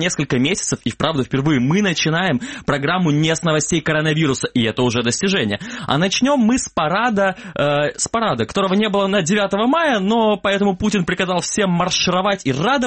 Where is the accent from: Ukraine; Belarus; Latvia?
Ukraine; Kerch, Crimea; Еще расскажу, что было в моем родном городе Керчи.